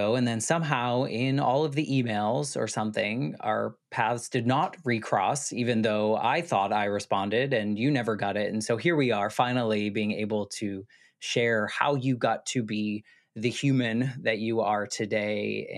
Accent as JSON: {"language": "English", "country": "United States", "said": "I think it's so fascinating as an American. I feel like Americans, we like to travel, I guess."}